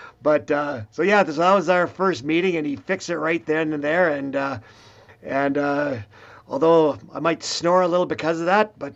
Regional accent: Swift Current, Saskatchewan, Canada; I'm from Swift Current. So we're about a little over 2 hours away.

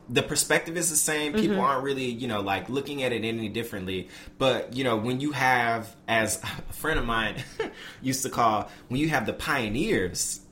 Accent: Memphis, Tennessee, United States; I'm from Memphis. I'm from North Memphis.

